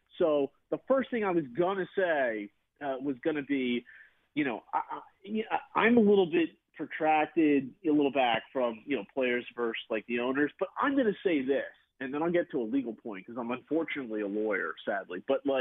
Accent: New Jersey, United States; you know, 37, I grew up in South Jersey, I've had season tickets for 20 years

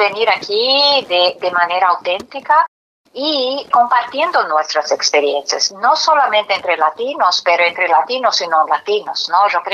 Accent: Brazil; Spanish is a second language; now in United States; Yo vine a Estados Unidos muy joven y le cuento un poco de mi propia experiencia. Creciendo en Brasil, yo era una mujer brasileña. Llegué a Estados Unidos, inmediatamente la gente me dice que soy hispana.

